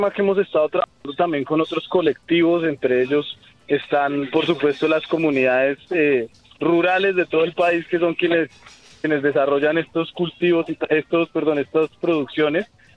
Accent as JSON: {"language": "Spanish", "country": "Colombia", "said": "poder con esa cerveza hablar sobre lo que queremos como país y como colombianos"}